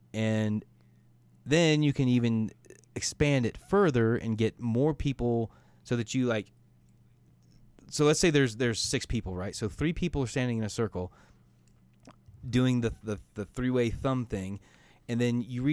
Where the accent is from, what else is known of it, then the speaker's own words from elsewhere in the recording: Indiana, United States; Well, Amos and I grew up in Indiana. I think we understand what that means.